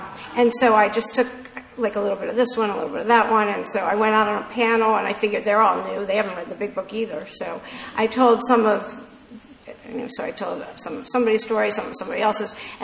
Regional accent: Maryland, United States; I'm from the East Coast, from Maryland, the D.C. area.

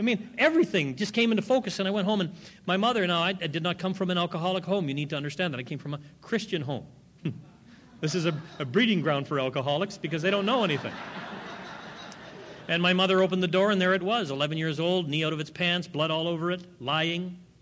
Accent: Canada; I've got rights. I'm a Canadian.

